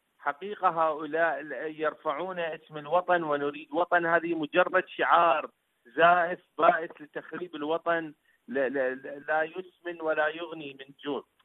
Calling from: Iraq; من العراق.

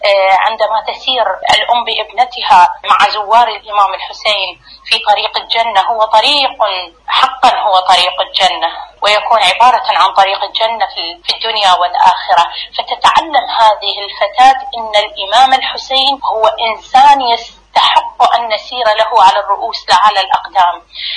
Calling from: Iraq; من العراق.

